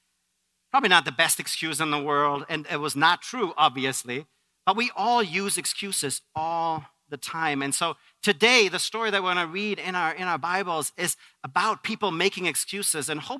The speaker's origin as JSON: {"language": "English", "country": "Germany", "tie": "born or raised there", "second_language": "English", "lives_now": "United States", "said": "I'm born and raised in Germany. But I have also, at this point, actually lived longer in the United States than I've ever lived in Germany. And I became an American citizen actually last year."}